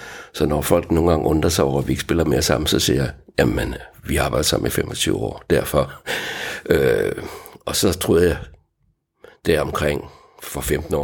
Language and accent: Danish; Vejle, Region of Southern Denmark, Denmark; Det startede i Jylland, i Vejle, hvor jeg voksede op